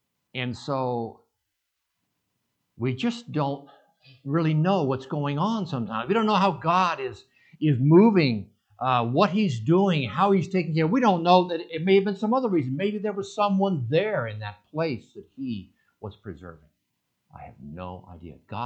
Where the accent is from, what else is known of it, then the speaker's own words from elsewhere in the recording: Sedona, Arizona, United States; when I was little and growing up in Sedona, running around behind the hotel with my toys